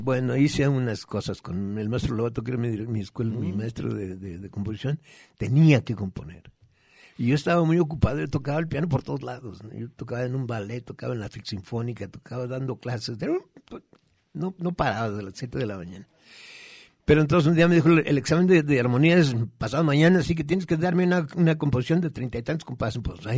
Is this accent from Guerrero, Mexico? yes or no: no; Guadalajara, Jalisco, Mexico; also born or lived in Arandas; Entonces yo viví en Arandas 6 meses, una cosa de estas, y me vine a Guadalajara, o sea, nací allá.